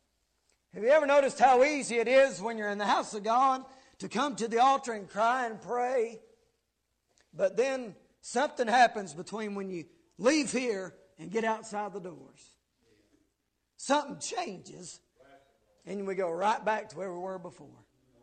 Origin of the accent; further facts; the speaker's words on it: the South, United States; A lot of you know that. We're from the South.